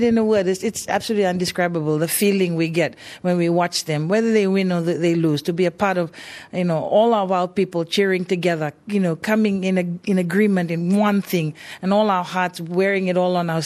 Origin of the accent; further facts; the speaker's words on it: Laos; I'm 19 years of age. I'm from Laos.